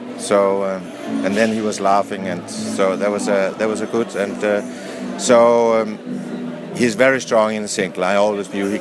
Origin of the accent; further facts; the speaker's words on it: Denmark; I'm coming from Denmark, and they have won 22 medals at Olympics in rowing